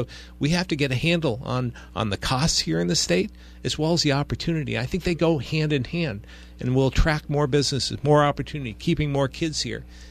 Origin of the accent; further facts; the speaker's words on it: Barre, Vermont, United States; I grew up in Barrie, rich ethnic history there, all revolving around the economy, which is Granite.